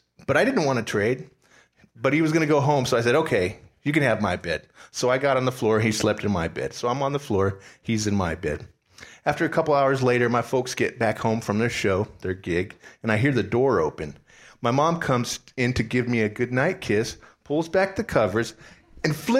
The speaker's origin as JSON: {"language": "English", "region": "California", "country": "United States", "tie": "born or raised there", "said": "I grew up in California, and she and my dad were in a band together and played in Los Angeles."}